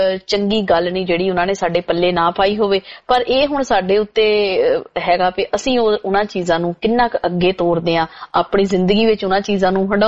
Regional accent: Khudda, Punjab, India; ਮੈਂ ਪਿੰਡ ਖੁੱਡੇ ਤੋਂ ਬਿਲੋਂਗ ਕਰਦੀ ਆ ਜੀ, ਇਹ ਹੁਸ਼ਿਆਰਪੁਰ ਡਿਸਟ੍ਰਿਕਟ ਵਿੱਚ ਪੈਂਦਾ ਤੇ ਟਾਂਡੇ ਤੇ ਦਸੂਏ ਦੇ ਵਿੱਚ ਮੇਨ ਜਿਹੜੇ ਹਾਈਵੇ ਆ ਉਹਦੇ ਉੱਤੇ ਪਿੰਡ ਆ ਜੀ, ਕਾਫੀ ਵੱਡਾ ਪਿੰਡ ਆ ਇਹ।

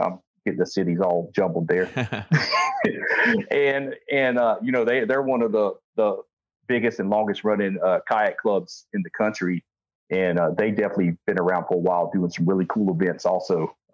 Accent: Georgia, United States; I grew up in Southeast Georgia, fishing the Autumn Hall, Satilla Rivers, and some of the, you know, inshore estuaries there, St. Simon's Island.

